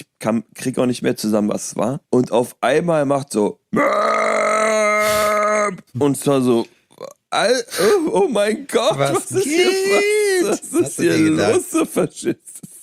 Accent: Berlin, Germany; Eine Berlin-Doku, wo ich groß geworden bin.

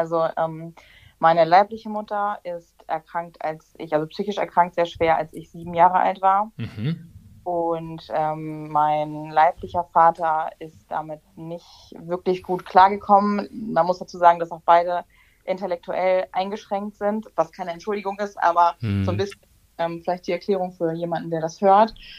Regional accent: Schleswig-Holstein, Germany; bin 27 Jahre alt und komme aus Schleswig-Holstein in der Nähe von Hamburg.

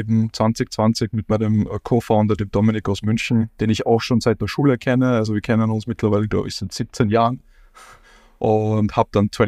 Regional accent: Salzburg, Austria; Ich komme aus Salzburg, aus dem schönen Österreich, Nachbarn ja von euch.

